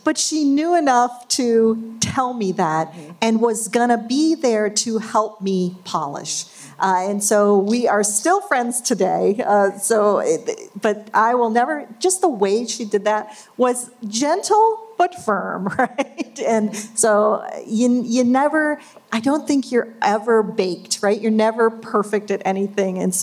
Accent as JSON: {"language": "English", "region": "New York", "country": "United States", "said": "I'm from New York, so kind of a New York-y way of doing things."}